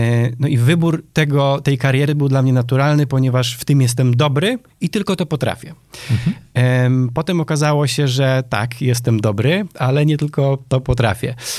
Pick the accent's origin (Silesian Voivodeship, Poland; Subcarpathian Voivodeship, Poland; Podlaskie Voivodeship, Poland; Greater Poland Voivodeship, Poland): Silesian Voivodeship, Poland; Częstochowa; Ja jestem z Częstochowy, więc u nas funkcjonowała w dużej mierze, byłem członkiem … przez jakiś czas